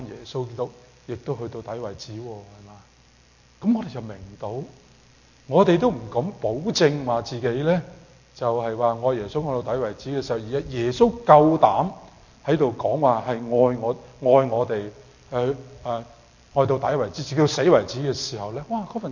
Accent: China; 類似我哋中國人應該咧係好似都係清明時節

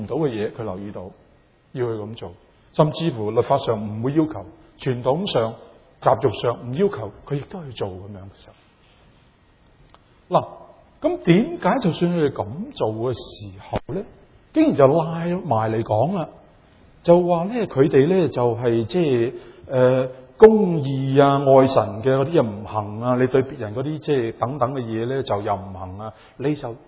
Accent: Hong Kong; 我哋香港大嘅人

